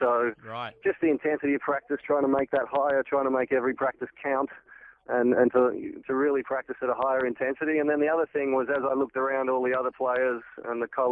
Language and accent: English; Australia; growing up in Australia